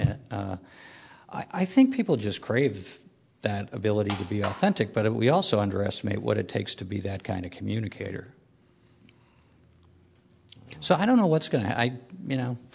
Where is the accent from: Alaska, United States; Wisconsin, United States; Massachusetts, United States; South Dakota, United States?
Massachusetts, United States; Lowell; I grew up in Lowell, Massachusetts, or right outside of it, and you still see the remnants of the Industrial Revolution.